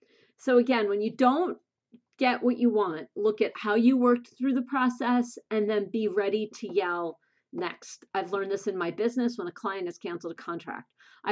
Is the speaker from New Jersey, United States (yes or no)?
yes; New Jersey, United States; I'm from Jersey, and I am just, again, coming out of the box with gloves off.